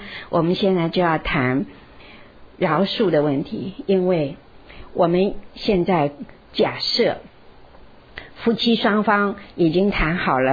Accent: China; 因为我们中国人都知道，下焉者以怨报德，上焉者以德报怨

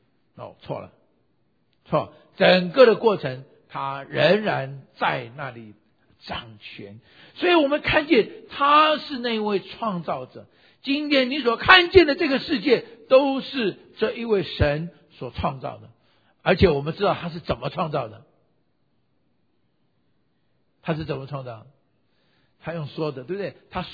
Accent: China; 因为我毕竟我们是中国人嘛

